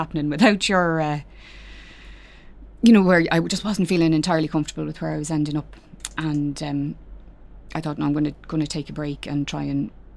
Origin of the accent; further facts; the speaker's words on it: Drogheda, Leinster, Ireland; No, I'm originally from Drogheda.